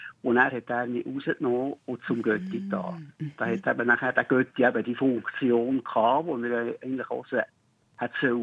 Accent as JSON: {"language": "German", "town": "Merligen", "region": "Bern", "country": "Switzerland", "tie": "born or raised there", "said": "Und Ich bin dann eben in Merlingen aufgewachsen, in Merlingen in die Schule."}